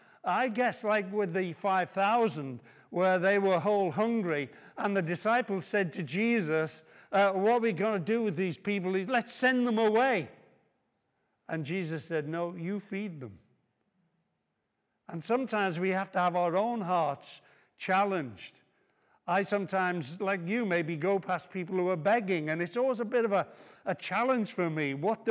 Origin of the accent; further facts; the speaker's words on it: Liverpool, North West England, United Kingdom; I was raised in Liverpool